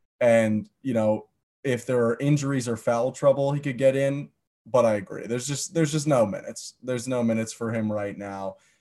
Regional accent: Canada; because obviously I am Canadian.

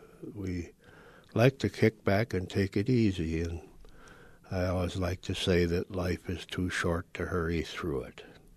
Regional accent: Wisconsin, United States; I grew up in Buffalo County, Wisconsin. Buffalo County, Wisconsin is a very, very rural and lightly populated, to say the least, county.

